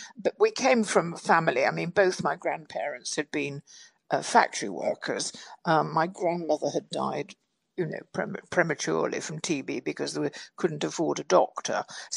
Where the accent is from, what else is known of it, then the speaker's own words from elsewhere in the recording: North West England, United Kingdom; accent: Stockport; I grew up in Cheshire and went to a grammar school.